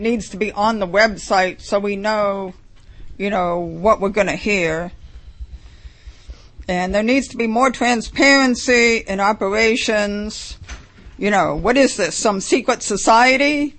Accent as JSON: {"language": "English", "town": "Baltimore", "region": "Maryland", "country": "United States", "said": "Okay, I'm from Baltimore"}